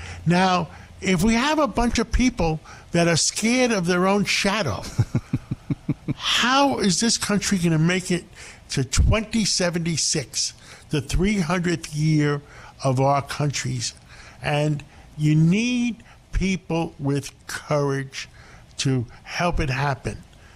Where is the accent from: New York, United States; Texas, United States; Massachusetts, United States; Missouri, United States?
New York, United States; Harlem; you know, the kids, we as kids and growing up in Harlem, we grew up to want to work hard and succeed and be able to escape the ghetto.